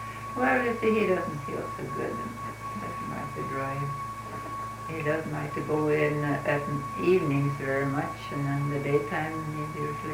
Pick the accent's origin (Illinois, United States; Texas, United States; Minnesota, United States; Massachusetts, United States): Minnesota, United States; Breckenridge; born there; I was born in near Breckenridge, Minnesota.